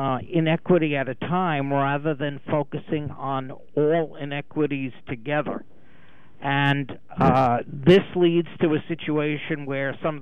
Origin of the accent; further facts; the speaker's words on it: New York City, New York, United States; I mean, I'm originally a New Yorker, and the Lenape people, you know, weren't thrown off their land once.